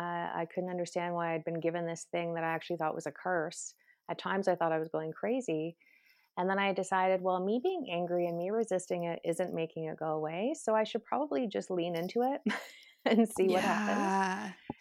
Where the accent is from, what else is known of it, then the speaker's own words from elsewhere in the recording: Canada; Yep, I'm Canadian.